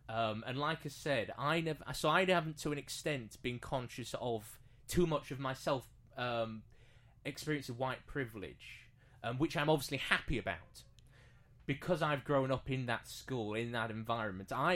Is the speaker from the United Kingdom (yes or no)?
yes; Bradford, Yorkshire and the Humber, United Kingdom; I'm from Bradford.